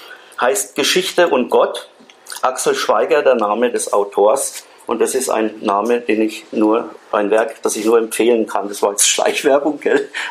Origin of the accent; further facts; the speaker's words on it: Bavaria, Germany; Bei uns in Franken ist das so üblich.